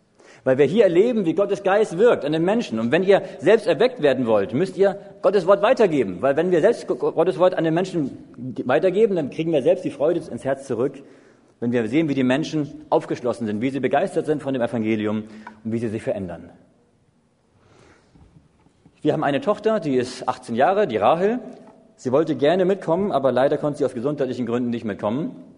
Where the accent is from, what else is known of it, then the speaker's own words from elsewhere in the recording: Hamburg, Germany; also born or lived in Schleswig-Holstein / Berlin; Ich bin geboren in Hamburg, in Norddeutschland, aufgewachsen auch in Hamburg, in Schleswig-Holstein, in Berlin teilweise.